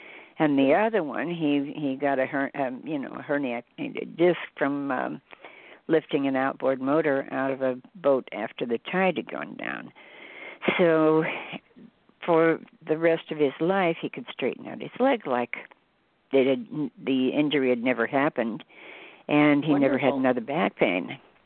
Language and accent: English; Southern US, United States; I grew up in the Bible Belt, and there wasn't, you know, there weren't healers around